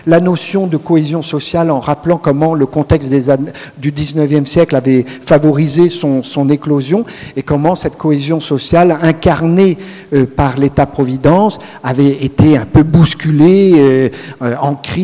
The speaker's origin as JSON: {"language": "French", "town": "Auxerre", "region": "Bourgogne-Franche-Comté", "country": "France", "said": "je ne suis pas poitevin, je suis d'Auxerre, je viens d'Auxerre"}